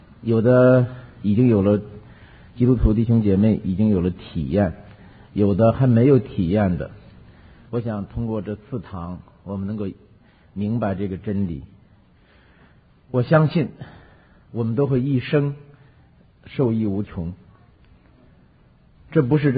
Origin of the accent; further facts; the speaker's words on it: Hebei, China; 我是在农村里边长大的，我相信给大家讲一件真事儿啊。我在河北农村